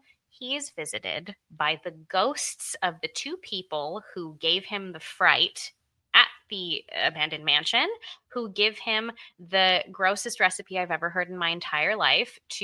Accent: Montreal, Quebec, Canada; We're Canadian from the place that these movies

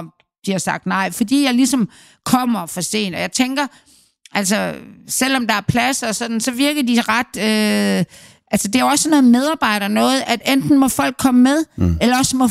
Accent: Aarhus, Central Denmark Region, Denmark; Nu er jeg jo fra Aarhus.

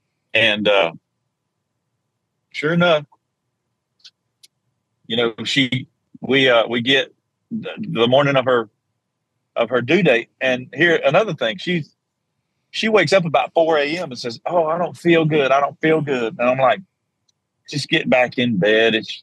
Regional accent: Georgia, United States; I was you know, strong Southern Baptist growing up in South Georgia.

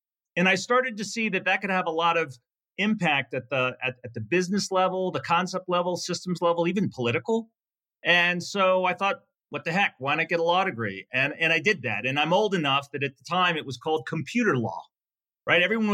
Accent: Virginia, United States; It was great. I was the youngest of four kids, the only son.

